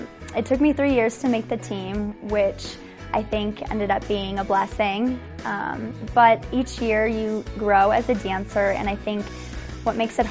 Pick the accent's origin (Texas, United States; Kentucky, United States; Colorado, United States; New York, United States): Colorado, United States; Boulder; from Boulder, Colorado, and this is my third season as a Denver Broncos cheerleader.